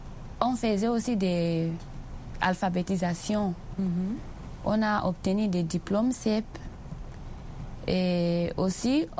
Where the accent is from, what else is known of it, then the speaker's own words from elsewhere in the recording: Maroua, Far North, Cameroon; Je viens du Cameroun. Dans la région de l'extrême nord, Maroua.